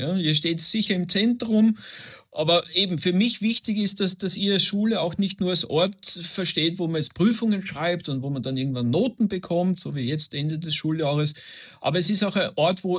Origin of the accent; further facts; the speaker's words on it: Vienna, Austria; now in Switzerland; Ich komme ursprünglich aus Wien, lebe aber jetzt seit 26 Jahren schon in der Schweiz.